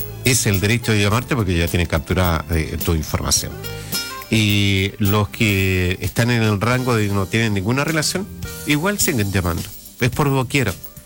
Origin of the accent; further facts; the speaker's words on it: Chile; el hostigamiento que somos víctimas los chilenos